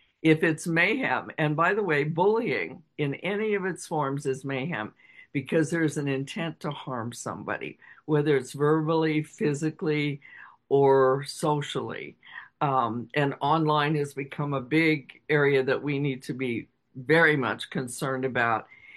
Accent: United States; No, I'm American. I'm in Colorado.

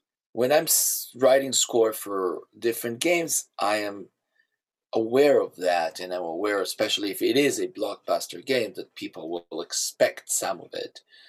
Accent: Israel; English is a second language; Growing up in Israel definitely gave me a lot of ideas and inspirations about Middle Eastern music

